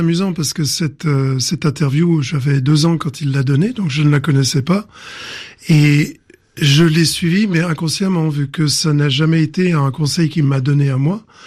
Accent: Romandie, Switzerland; donc de Romandie, où j'ai grandi en Suisse.

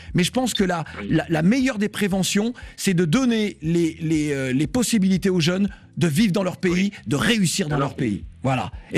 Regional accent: Guadeloupe, France; je suis, donc tu sais, afro-caribéen de la Guadeloupe, je suis français.

